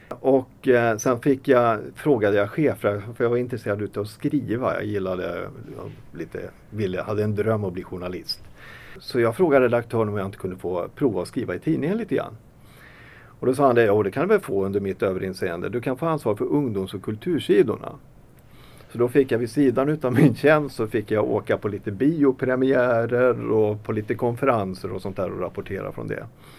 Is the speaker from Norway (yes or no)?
no; Stockholm County, Sweden; Vi flyttade till Ekbacken, alltså Pluggvägen och Bollmoravägen. Där jag växte upp i hyresrättsområde. Och där bodde jag egentligen ända tills jag flyttade hemifrån.